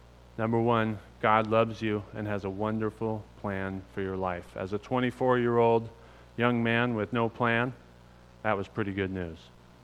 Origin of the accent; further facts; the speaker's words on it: Kirkland, Washington, United States; now in Ellensburg, United States; As I said, I was raised in Kirkland, Washington. Ended up making it through school there, Lake Washington High School I graduated from. Ended up going to college in Ellensburg, Washington, where me and my family currently reside.